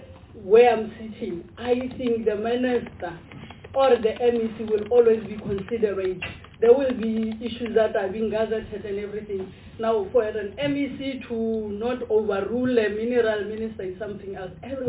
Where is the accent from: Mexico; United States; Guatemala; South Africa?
South Africa; North West; English is a second language; I'm coming from Northwest. If you go to Klerksdorp, you go to Orkney, you go to Stilfontein, where mines has been, it's a sore sight, very sore sight.